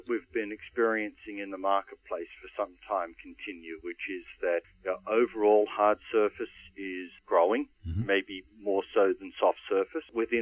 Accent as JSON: {"language": "English", "country": "Australia", "moved": "yes", "lives_now": "United States", "said": "I actually started with Armstrong in Australia, which is my home country, but have been resident and living in the US for the last 15 years"}